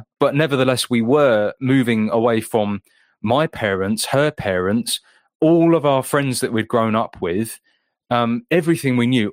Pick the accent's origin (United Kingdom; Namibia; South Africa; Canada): United Kingdom; England; now in Wales; I mean that because I'm an Englishman, and I would rather have stayed in England.